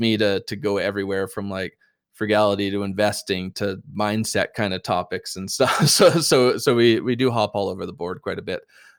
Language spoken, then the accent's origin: English; Canada; Technically we're Canadian